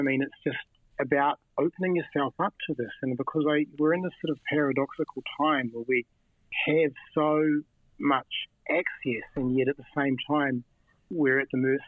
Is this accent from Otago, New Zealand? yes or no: no; Wellington, New Zealand; now in Taichung, Taiwan; we grew up in Wellington, New Zealand. You know, we didn't grow up in New York, Los Angeles, or Berlin, or London, or, you know, we were in Wellington and New Zealand, and then we moved to Taichung City, Taiwan.